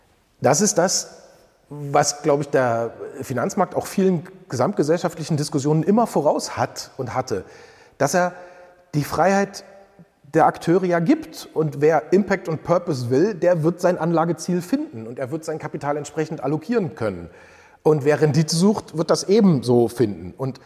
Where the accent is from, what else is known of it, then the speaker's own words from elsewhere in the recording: Germany; Ja, also für mein Heimatland Deutschland ist ja so, das Bruttoinlandsprodukt hat sich verdreifacht.